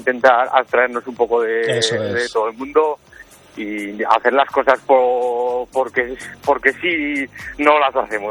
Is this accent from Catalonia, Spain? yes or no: no; Buñuel, Navarre, Spain; Yo soy de Buñuel y he estado jugando prácticamente toda mi vida en el Buñuel